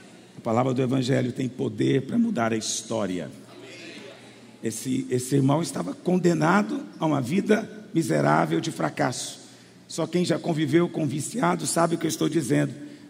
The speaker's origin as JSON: {"language": "Portuguese", "town": "Aparecida de Goiânia", "region": "Goiás", "country": "Brazil", "said": "sou de Aparecida de Goiânia"}